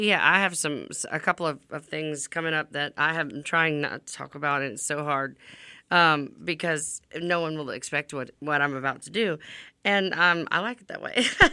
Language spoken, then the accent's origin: English; Louisiana, United States; I know in Louisiana, my home state, the city of New Orleans is decriminalized